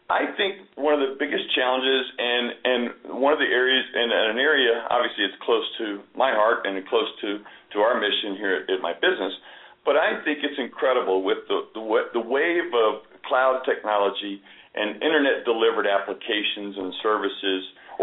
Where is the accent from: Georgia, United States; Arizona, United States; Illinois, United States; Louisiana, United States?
Louisiana, United States; now in Denver, United States; I'm not a native of Colorado. I grew up in Louisiana, moved a lot of places around the country in various parts of my career.